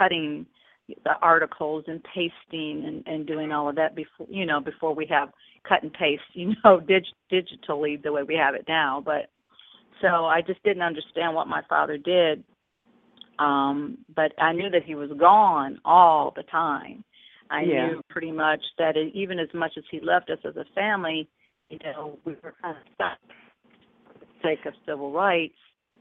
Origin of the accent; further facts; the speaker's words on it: Chicago, Illinois, United States; born there; now in Atlanta, United States; Mm-hmm. Yes. Illinois. I still have two younger sisters there that live in the city of Chicago, and I have cousins in Joliet.